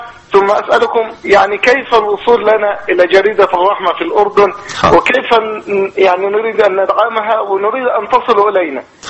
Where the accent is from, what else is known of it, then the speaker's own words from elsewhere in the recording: Egypt; moved away; ونحن في الغربة. أنا مصري